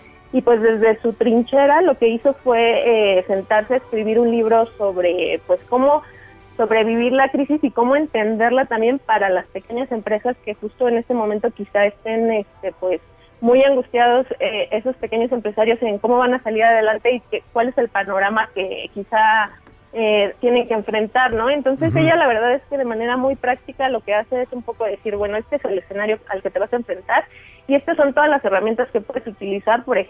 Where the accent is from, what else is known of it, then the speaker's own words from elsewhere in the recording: Syria; moved away; en ningún momento me imaginé que iba a tener que dejar Siria si no hubiera pasado lo que está pasando en mi país